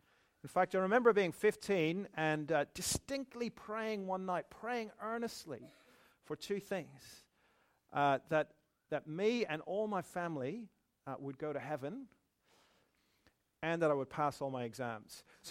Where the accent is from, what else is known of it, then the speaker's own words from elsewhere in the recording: Northern Ireland, United Kingdom; I grew up in Northern Ireland, a very conservative environment at the time.